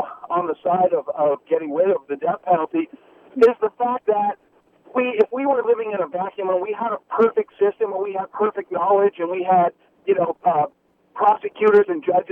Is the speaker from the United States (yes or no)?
yes; East Coast, United States; I'm concerned because for years and years and years, growing up on the East Coast, I was a supporter of the death penalty.